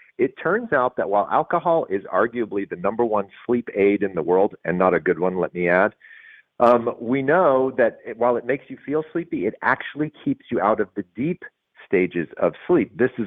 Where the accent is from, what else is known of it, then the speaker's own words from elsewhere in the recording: the South, United States; because I am from the South and I do enjoy bourbon